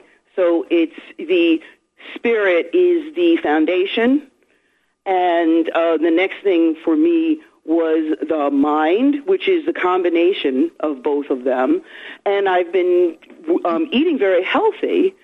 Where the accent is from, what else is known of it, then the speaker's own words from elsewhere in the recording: New York City, New York, United States; And I am from New York City, born in the South Bronx, still live in New York, and I kind of had chaotic thinking. Can't believe a New Yorker would be like that.